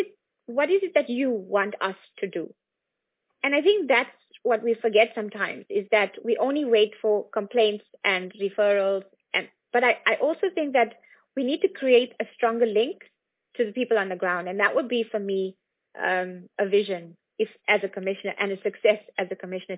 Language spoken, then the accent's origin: English; South Africa; I'm South African